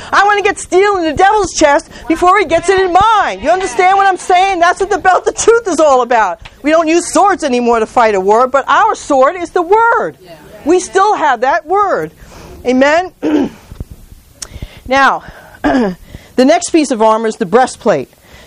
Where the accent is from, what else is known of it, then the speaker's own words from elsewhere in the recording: New York, United States; I was a New Yorker. I hated everybody. I never smiled. I never laughed. I was from New York.